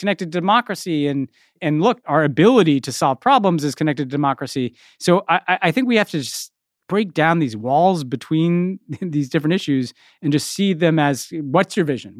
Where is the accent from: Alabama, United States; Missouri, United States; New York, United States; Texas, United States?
New York, United States; born there; One is I'm a New Yorker by birth. I'm there a lot.